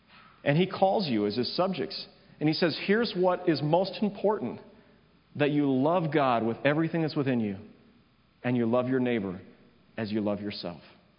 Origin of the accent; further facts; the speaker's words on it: United States; It's interesting, I'm an American, I don't understand the British monarchy today, I have to admit.